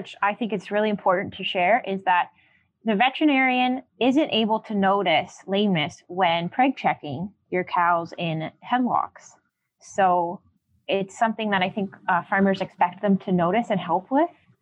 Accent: Canada; I'm so Canadian.

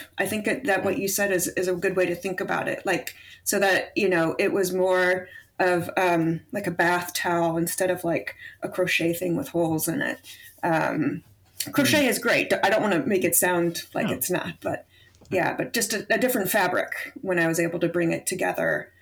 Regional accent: St. Louis, Missouri, United States; Even though I grew up in St. Louis, which also has a history with aerospace, there was a lot I didn't know.

